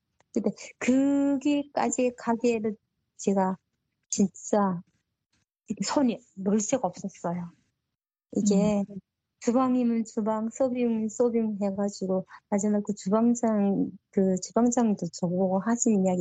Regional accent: North Korea; accent: North Korean dialect; now in South Korea; 저 면접하는 과정에 제가 북한 사투리가 나왔나 봐요.

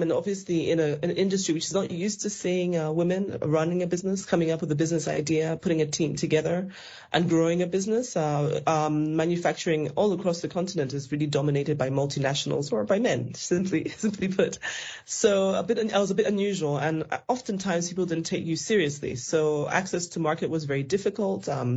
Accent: Zambia; And I'm originally from Zambia.

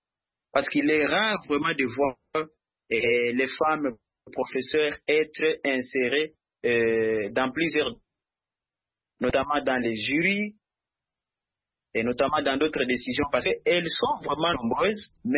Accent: DR Congo; j'aimerais juste parler sur la réalité qui se passe ici chez nous en RDC.

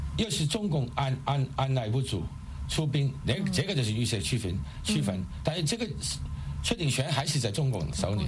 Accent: Hong Kong; 要是我们香港人无论是用和平抗争、勇武抗争，你都不听

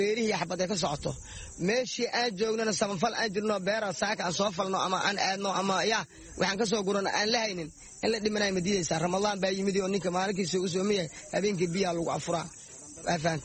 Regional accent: Bariiri, Lower Shabelle, Somalia

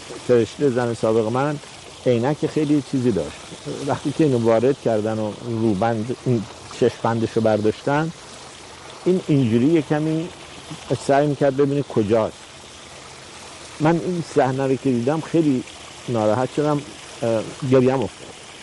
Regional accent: Tehran, Tehran Province, Iran; born there; من در تهران به دنیا آمدم، در خیابان ملک شعرهای بهار که خوشبختانه هنوزم ملک شعرهای بهار نام داره، در سال 1327.

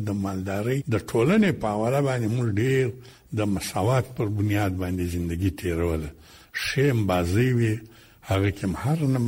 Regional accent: Zhob, Balochistan, Pakistan; زه د پښتونخوا خاورې یم، د ژوب یم، جنوبي پښتونخوا چې موږ ورته وایي،

